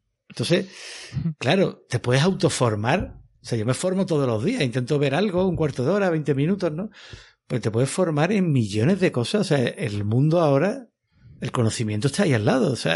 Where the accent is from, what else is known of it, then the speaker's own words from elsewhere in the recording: Seville, Andalusia, Spain; Y yo era scout de pequeño allí en Sevilla